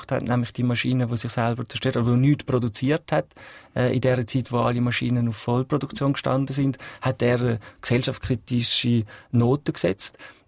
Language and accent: German; Switzerland; die können wir als Schweizer Kulturschaffende und Vermittler auch fruchtbar machen